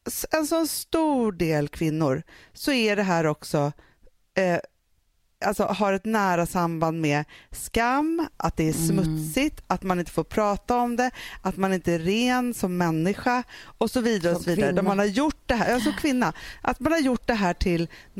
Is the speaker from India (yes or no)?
no; Sweden; vi som är svenskar, som uppvuxen i så här, man har väl mens eller inte, att det sker i det tysta, att vi inte pratar om det